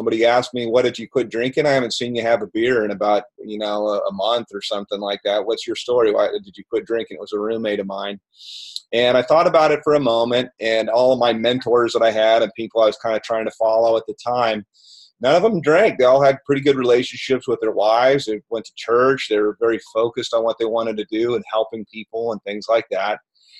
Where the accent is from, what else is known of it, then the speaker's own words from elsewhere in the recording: Tucson, Arizona, United States; I grew up in Tucson, Arizona.